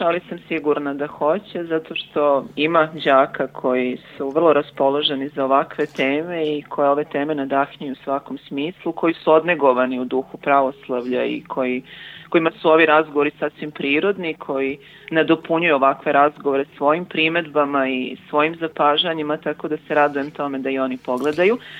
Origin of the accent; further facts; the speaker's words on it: Knin, Šibenik-Knin County, Croatia; moved away; Ja sam poreklom iz Knina. Izbegla sam kao što su izbegli i mnogi drugi ljudi, ne samo naravno iz tih krajeva, nego iz drugih srpskih krajeva. I dugo nisam bila u Kninu.